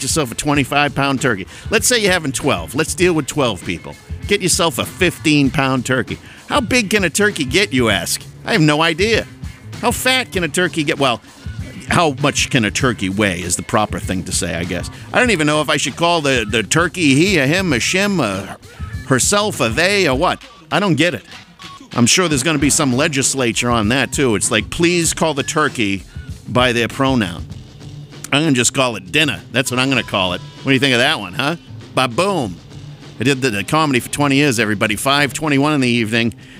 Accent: Tewksbury, Massachusetts, United States; A new restaurant opened up in Tewksbury, Mass., my hometown.

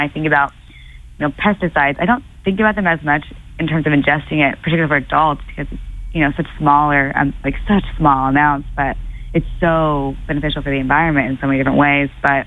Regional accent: Tulsa, Oklahoma, United States; moved away as an adult; now in Boston, United States; So I actually came from Oklahoma, Tulsa to be exact, and I moved here, a week before classes started, so I got Boston at the most beautiful time

